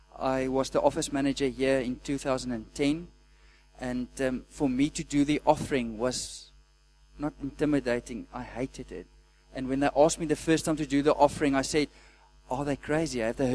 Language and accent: English; Somerset West, Western Cape, South Africa; I'm from Somerset West. And if you don't know, it's just about 20 kilometers to the seaside.